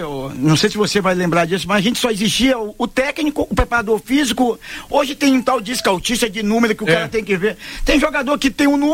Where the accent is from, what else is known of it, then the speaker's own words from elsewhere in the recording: Maranhão, Brazil; moved away as an adult; also born or lived in Salvador / Uberlândia; Eu rodei, eu saí do Maranhão.